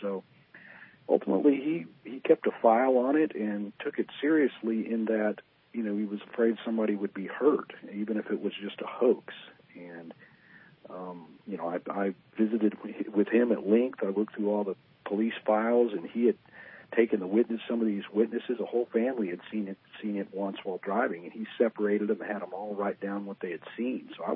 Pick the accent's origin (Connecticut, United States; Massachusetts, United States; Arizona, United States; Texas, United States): Texas, United States; And I'm from Texas, and, Louisiana's not far.